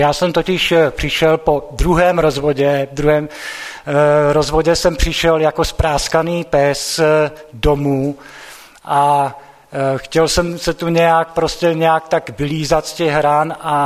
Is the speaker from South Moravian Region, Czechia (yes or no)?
no; Třinec, Moravian-Silesian Region, Czechia; moved away as an adult; now in Slovakia; a jsem rodákem z Třince. I když Třinec jsem opustil v podstatě po maturitě a od té doby jsem žil a pracoval na Slovensku.